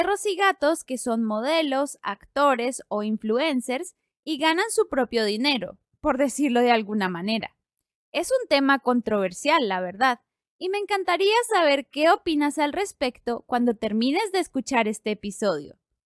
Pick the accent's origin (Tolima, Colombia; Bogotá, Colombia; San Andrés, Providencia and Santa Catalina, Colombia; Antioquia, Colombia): Bogotá, Colombia; Yo soy colombiana, específicamente de Bogotá, así que el español en este podcast es el español de Colombia.